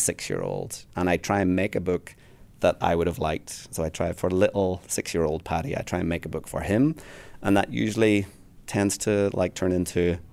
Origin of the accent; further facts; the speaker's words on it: Ballycastle, Northern Ireland, United Kingdom; So where I come from, I come from Ballycastle up north.